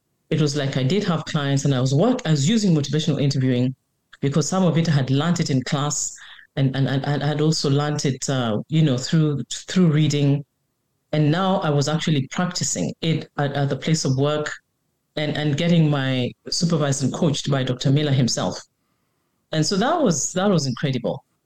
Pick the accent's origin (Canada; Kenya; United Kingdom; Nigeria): Kenya; English is a second language; moved away as an adult; now in United States; I am a Kenyan who came to study in the U.S. and I'm cross-culturally married.